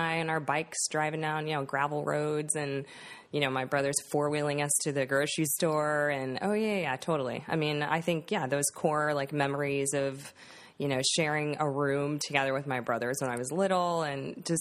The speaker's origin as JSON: {"language": "English", "region": "Louisiana", "country": "United States", "tie": "born there", "said": "I was born in Louisiana."}